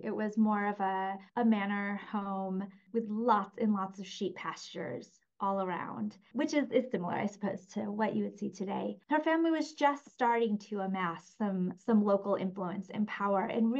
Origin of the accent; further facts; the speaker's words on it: United Kingdom; I am a British historian.